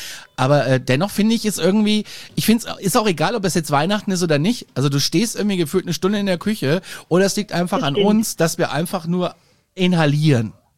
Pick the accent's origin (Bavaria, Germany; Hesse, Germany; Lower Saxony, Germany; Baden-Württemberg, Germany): Hesse, Germany; Kassel; Wir sind ja aus Kassel, der Stadt des gehacktes Brötchen quasi.